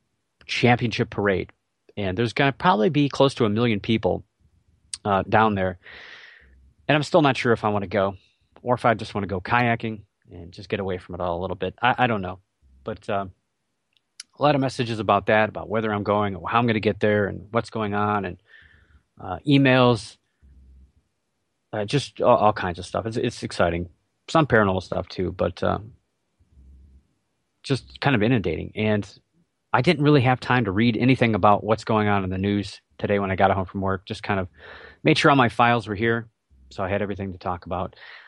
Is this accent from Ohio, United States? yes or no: yes; Cleveland, Ohio, United States; And I grew up in the Cleveland area, so I grew up with Indians baseball and Browns football and Cavaliers basketball.